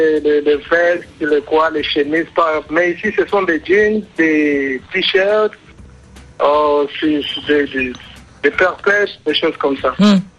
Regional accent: DR Congo; now in Kampala, Uganda; Je vis à Kampala, mais je ne suis pas ougandais, je suis congolais.

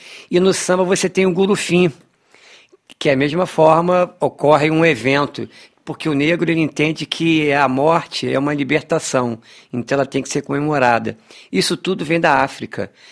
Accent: Rio de Janeiro, Brazil; sendo carioca, conhecendo minimamente o samba

